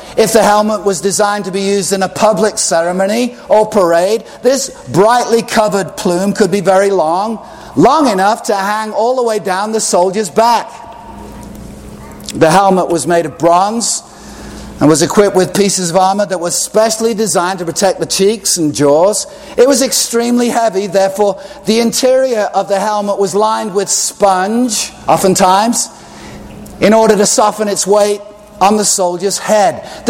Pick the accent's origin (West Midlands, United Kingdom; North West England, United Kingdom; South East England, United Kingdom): North West England, United Kingdom; Chester; I come from Chester in the north of now what is called England.